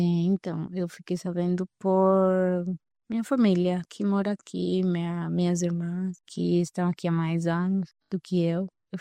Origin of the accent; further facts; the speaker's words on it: Paraguay; now in Brazil; Minha experiência como paraguaia acho que não influencia muito da forma como fui recebida aqui no Brasil.